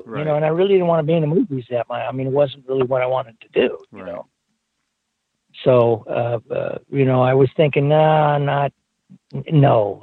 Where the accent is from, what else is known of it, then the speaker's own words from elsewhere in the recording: Los Angeles, California, United States; I grew up in Los Angeles, but we grew up in the San Fernando Mountains. So we had horses